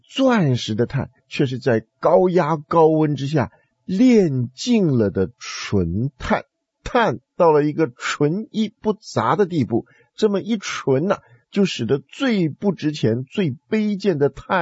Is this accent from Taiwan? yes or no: no; China; 身为中国人，我们有好多地方都被吹乱了，也有好多地方呢被吹忘了。